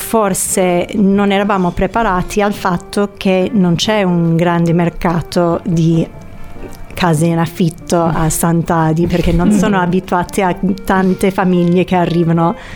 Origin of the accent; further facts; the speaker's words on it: San Diego, California, United States; Italian is a second language; moved away as an adult; also born or lived in New York; now in Italy; allora io appunto vengo da San Diego, dove sono cresciuta, però ho passato la maggior parte della mia vita pre-Italia e pre-Sardegna a New York